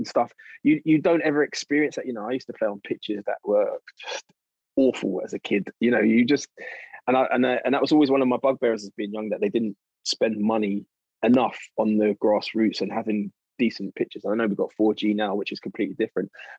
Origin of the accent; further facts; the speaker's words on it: London, United Kingdom; coming from someone who comes from, you know, the black community. And growing up in London